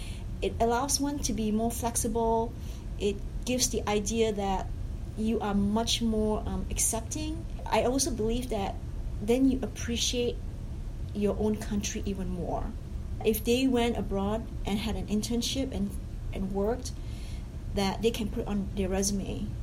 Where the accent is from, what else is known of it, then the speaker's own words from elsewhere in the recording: Malaysia; now in United States; I'm originally from Malaysia. Came to the U.S. and I did my undergrad and my graduate work was at Pittsburgh, University of Pittsburgh.